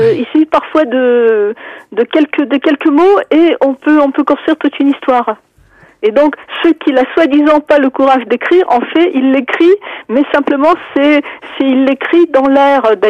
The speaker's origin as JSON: {"language": "French", "country": "France", "tie": "born or raised there", "also_born_or_lived": "Moscow, Russia", "first_language": "Russian", "said": "Je suis née à Moscou et je suis venue en France avec mes parents. Donc, j'ai fait toute ma scolarité en France."}